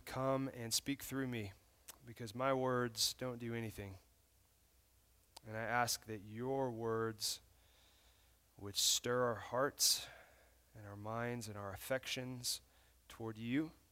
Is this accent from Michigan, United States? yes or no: no; Muscle Shoals, Alabama, United States; now in Houston, United States; I live in Houston, Texas right now. I've been there for 9 years. I'm originally from Muscle Shoals, Alabama, a little small town in North Alabama. I grew up there.